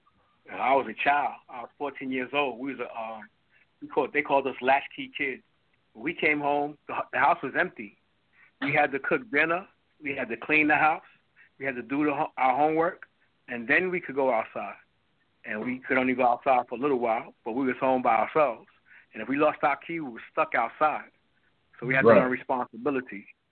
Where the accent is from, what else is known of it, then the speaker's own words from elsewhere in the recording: New York City, New York, United States; I grew up in New York City, Manhattan, Bronx, Brooklyn.